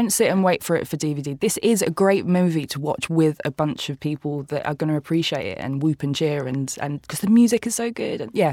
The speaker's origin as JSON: {"language": "English", "town": "Hackney", "region": "London", "country": "United Kingdom", "tie": "born or raised there", "said": "it's a 80s London that I recognise from growing up in Hackney."}